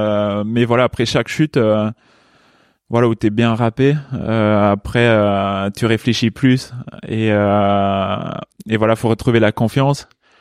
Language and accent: French; Luxembourg; moved away as an adult; À 18 ans, je suis parti de Luxembourg pour aller à Chambéry.